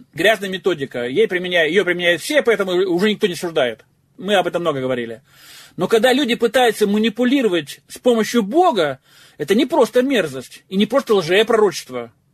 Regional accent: Tomsk, Tomsk Oblast, Russia; потому что я томич, сибиряк, сибировчанин, еще хуже.

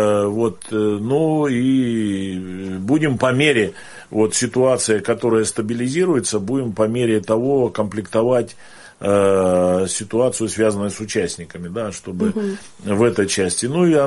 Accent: Tomsk, Tomsk Oblast, Russia

